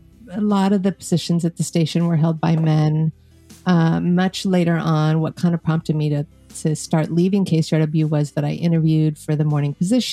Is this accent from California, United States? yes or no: yes; California, United States; now in Los Angeles, United States; Born and raised in California, and more Northern California where I grew up, and I moved to Los Angeles to go to UCLA. Never left.